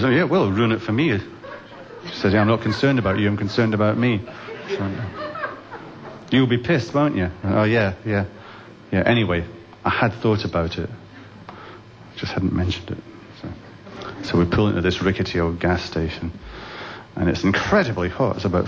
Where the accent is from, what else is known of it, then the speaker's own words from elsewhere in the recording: Scotland, United Kingdom; So I said, "No, I'm Scottish, actually."